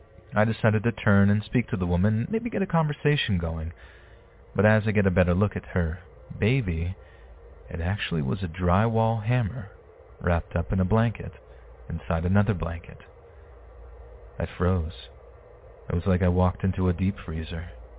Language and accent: English; Illinois, United States; Since we're from Illinois, the popular destination of Bachelor's Grove Cemetery immediately came to mind, and it was settled upon.